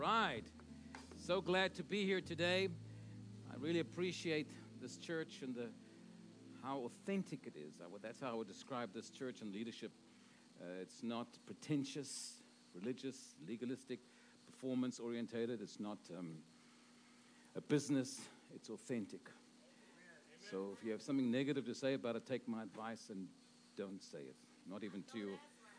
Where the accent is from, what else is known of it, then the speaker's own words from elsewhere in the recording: Cape Town, Western Cape, South Africa; I was born and raised in Cape Town, and I got to know the Lord at the age of 10.